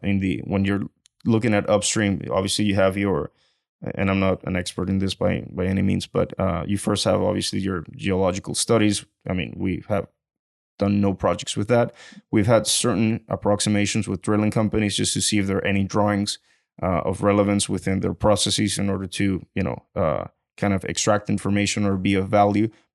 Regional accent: Venezuela; moved away as an adult; now in Houston, United States; I'm originally from Venezuela, and I came to Houston in the year 2011 just to go to school.

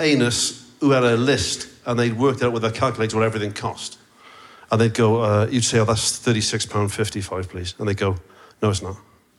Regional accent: Barry, Wales, United Kingdom; also born or lived in Cardiff; I was born in Cardiff, raised in Barry, lived in Cardiff. My mother was born in the Welsh Valleys in Merthyr Vale.

